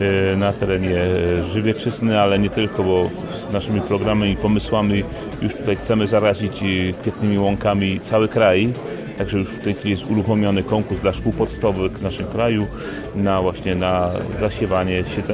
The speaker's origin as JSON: {"language": "Polish", "town": "Leśna", "region": "Silesian Voivodeship", "country": "Poland", "tie": "born or raised there", "said": "wywodzę się tutaj z takiej niedużej miejscowości Leśna w gminie Lipowa, gdzie kiedyś uprawiało się ziemię"}